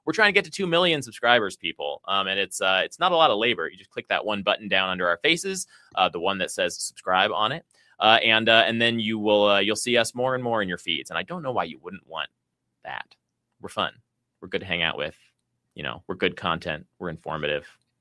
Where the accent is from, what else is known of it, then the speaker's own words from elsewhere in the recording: Iowa, United States; I'm from Iowa.